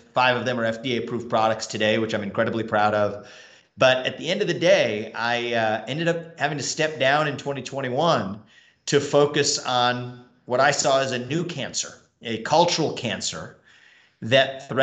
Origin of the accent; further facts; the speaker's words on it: Cincinnati, Ohio, United States; I grew up in Cincinnati, Ohio. My parents were immigrants from India. My dad came over in the late 70s, my mom in the early 80s.